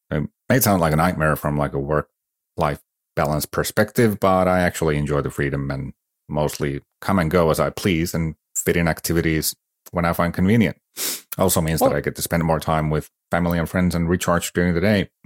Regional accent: Finland; also born or lived in United States / Canada; So I'm originally from Finland, which is obvious to anyone who knows how the Finnish names work. I grew up mostly in Finland too, though with high school detours in the US and Canada.

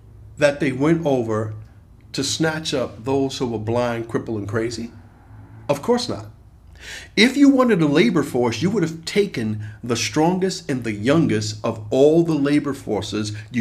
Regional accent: Bronx, New York, United States; a lot of my classmates were from Harlem. I was from the Bronx.

